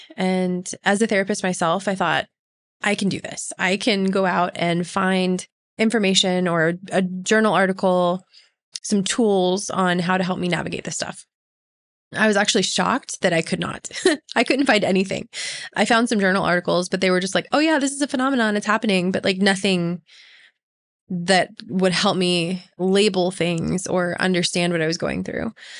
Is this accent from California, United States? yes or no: no; Dallas, Texas, United States; I was raised in Dallas, the heart of the Bible Belt. Went to church every Sunday, and even during the week, I volunteered like crazy.